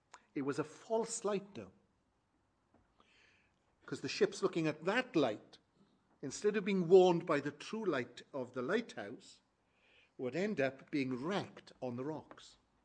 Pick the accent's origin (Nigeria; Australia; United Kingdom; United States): United Kingdom; Wales; Near where I was brought up in South Wales